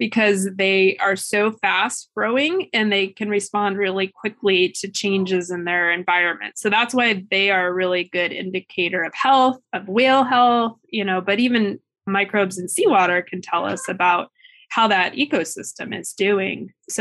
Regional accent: Missouri, United States; I grew up in Missouri and like

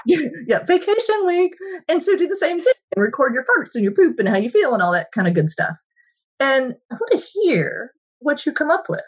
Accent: the South, United States; Minimize candy, minimize Cokes or sodas or whatever y'all call them. I'm from the South.

